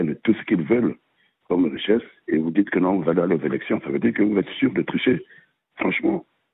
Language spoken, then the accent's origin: French; Republic of the Congo; même chez moi au Congo-Brazzaville